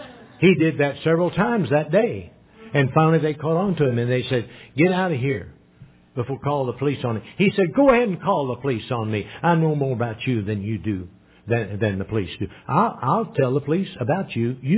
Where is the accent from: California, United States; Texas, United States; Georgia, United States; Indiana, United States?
Indiana, United States; Evansville; I'm from Evansville, Indiana. Evansville, Indiana is famous for one thing as far as I'm concerned.